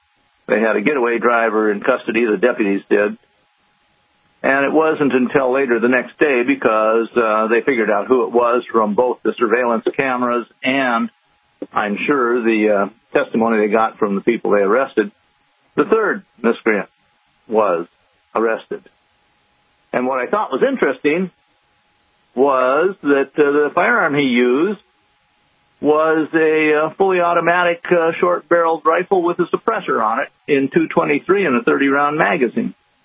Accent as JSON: {"language": "English", "region": "Wisconsin", "country": "United States", "tie": "born or raised there", "said": "I grew up in Wisconsin."}